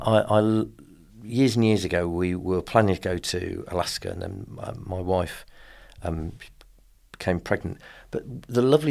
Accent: Birmingham, West Midlands, United Kingdom; hi, I'm, you know … I'm calling from Birmingham. And they'd say, Birmingham, I'd say, England.

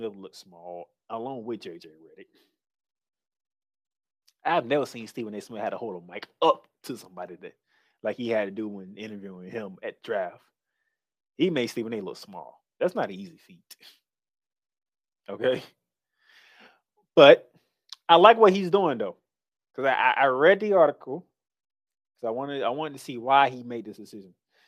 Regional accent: France; English is a second language; now in United States; head back to my home country of France, play for the French national team for the 2024 Olympics as the host country.

